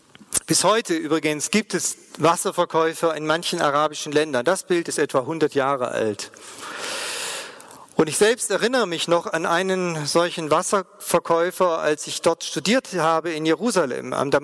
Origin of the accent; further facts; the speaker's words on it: Friedrichshafen, Baden-Württemberg, Germany; in meiner Heimat in Friedrichshafen